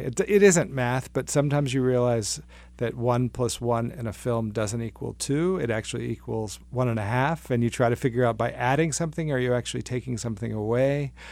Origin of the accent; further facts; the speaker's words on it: Memphis, Tennessee, United States; having grown up in the South. I grew up in Memphis, Tennessee